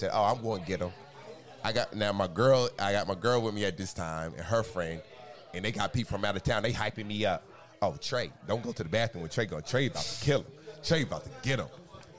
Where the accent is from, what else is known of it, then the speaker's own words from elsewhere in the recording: New Jersey, United States; Was in Maryland and D.C. So I'm technically a DMV comedian, but I'm from Jersey.